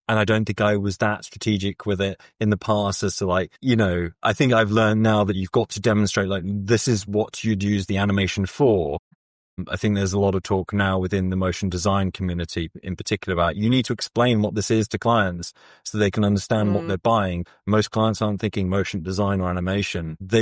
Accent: Milton Keynes, South East England, United Kingdom; I grew up in Milton Keynes.

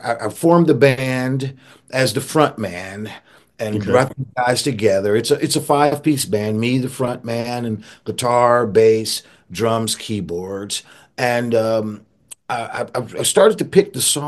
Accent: Warren, Ohio, United States; I grew up in Warren, Ohio, and my father was a radio disc jockey.

